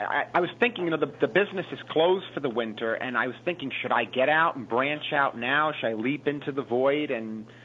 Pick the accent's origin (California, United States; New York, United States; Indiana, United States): New York, United States; Well, You know, I'm born and raised in New York.